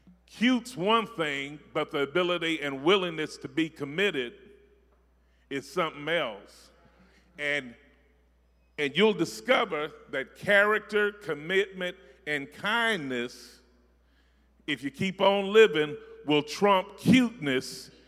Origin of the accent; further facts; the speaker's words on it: Hopkinsville, Kentucky, United States; I ain't from royalty. I'm from Hopkinsville.